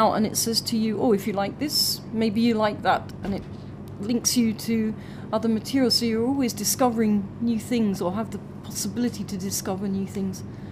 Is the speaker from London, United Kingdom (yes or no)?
yes; London, United Kingdom; I was born in London, and... In a terrace house, regular house, and then 10 meters away